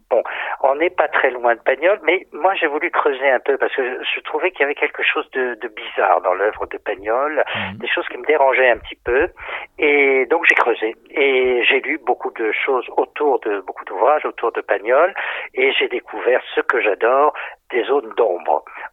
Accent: Saint-Raphaël, Provence-Alpes-Côte d'Azur, France; Ah ben, dès 14 ans, oui, j'étais de Saint-Raphaël et il y avait une école de musique où il y avait un très bon professeur qui donnait des cours de théâtre.

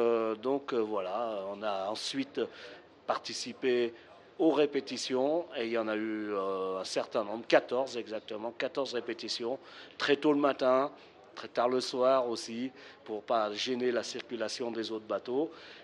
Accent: Auvergne-Rhône-Alpes, France; moi je suis savoyard à l'origine et je suis toujours d'ailleurs

